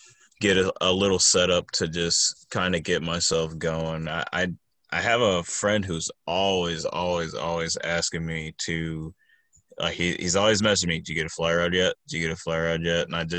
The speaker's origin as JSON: {"language": "English", "region": "Ohio", "country": "United States", "said": "obviously I'm from Ohio, so we don't have mountains and we typically don't have, especially Lake Erie, clear water."}